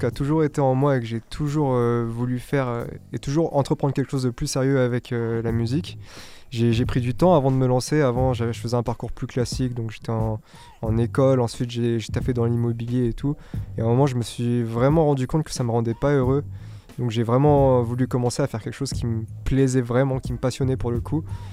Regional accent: Île-de-France, France; Après, je viens pas de Mantes, je viens plus du 7-8 à côté du 9-2, on va dire.

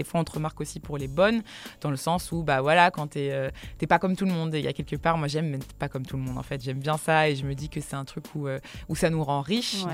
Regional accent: Paris, Île-de-France, France; J'ai grandi dans le Marais, du coup, dans le quatrième.

